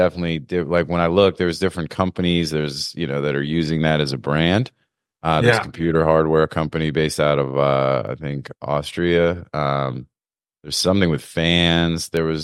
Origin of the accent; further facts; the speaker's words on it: Pennsylvania, United States; we used to have them around the lake where I grew up in Pennsylvania, and they cleared a lot of them for, lake houses and things